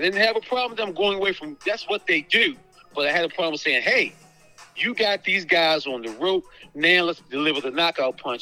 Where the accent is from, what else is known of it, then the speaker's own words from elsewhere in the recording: Baltimore, Maryland, United States; You know, I'm from Baltimore.